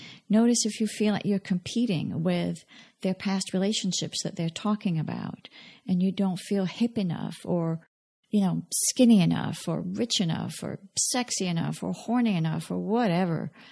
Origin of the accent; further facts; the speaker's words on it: France; And I was born and raised in France. So I know I don't sound it